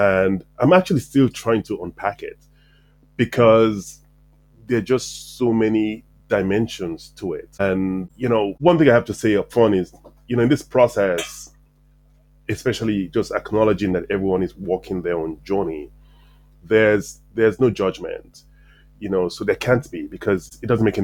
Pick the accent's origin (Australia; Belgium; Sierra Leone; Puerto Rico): Sierra Leone; moved away as an adult; now in United States; I grew up in Sierra Leone. I was born in Sierra Leone, West Africa, and came to the US when I was about 18, 19 to attend college.